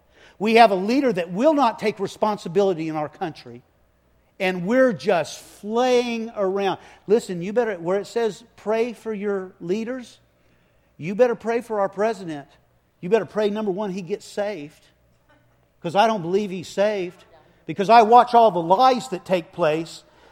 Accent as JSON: {"language": "English", "region": "Gulf Coast", "country": "United States", "said": "I'm from the Gulf Coast. I know the effect."}